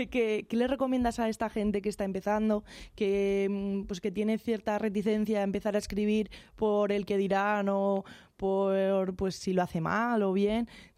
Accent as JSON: {"language": "Spanish", "region": "Aragon", "country": "Spain", "said": "Mira que yo soy maña, pero bueno, tampoco tengo tanto."}